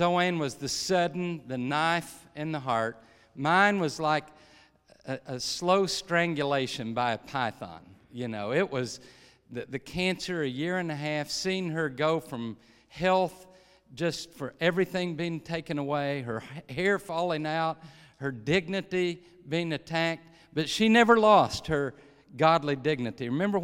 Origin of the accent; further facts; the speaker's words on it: Kentucky, United States; also born or lived in Ohio; I grew up in Kentucky. That's the accent, all right? And hills of Kentucky, went to college in Ohio